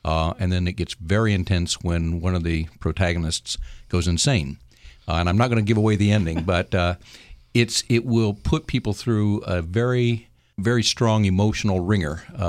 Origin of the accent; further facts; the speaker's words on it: Oklahoma, United States; also born or lived in Kansas; And I grew up in Oklahoma and Kansas, so that felt like home to me.